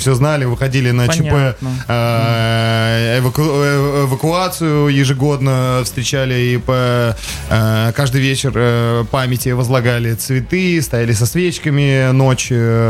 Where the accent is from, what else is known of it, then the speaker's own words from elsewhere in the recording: Slavutych, Kyiv Oblast, Ukraine; У нас вообще, мы втроем из Славутича.